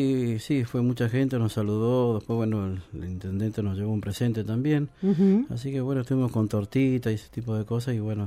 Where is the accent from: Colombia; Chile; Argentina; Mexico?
Argentina; Tierra del Fuego; No, yo soy de acá, soy fueguino.